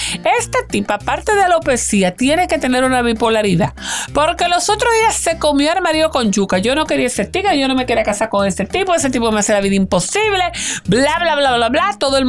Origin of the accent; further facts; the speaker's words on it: Spain; Yo soy española, yo digo jada, y dice jada.